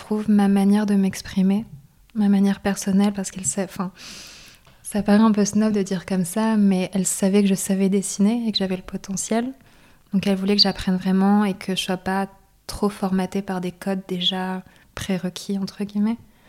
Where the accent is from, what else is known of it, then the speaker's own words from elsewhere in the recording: Lille, Hauts-de-France, France; now in Belgium; j'ai grandi à Lille. Donc dans le nord de la France, donc pas très loin d'ici au final. Mais après, la moitié de ma famille est du coup guadeloupéenne.